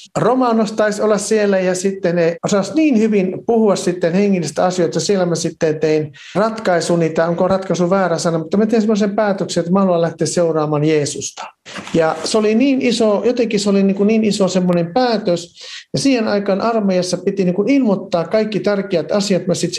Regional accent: Varkaus, North Savo, Finland; Eli mä olen kotoisin Varkaudessa, mä olin syntynyt ja käynyt siellä kouluni

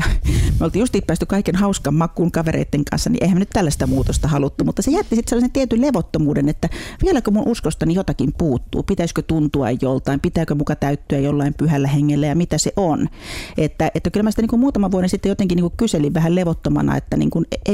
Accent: Seinäjoki, South Ostrobothnia, Finland; Mun isäni on siis lähtöisin Ylistarosta, sukujuuret on Lapualla ja äiti on sitten Järviselulta Alajärveltä. Ja Seinäjoella ihan kerrostalossa asfalttipihalla, se oli mun leikkipaikka

